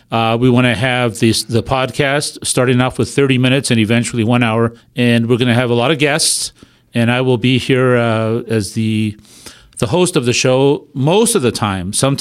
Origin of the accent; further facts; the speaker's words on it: San Diego, California, United States; I grew up in Golden Hill, which is a working class neighborhood. There's a lot of needy people there.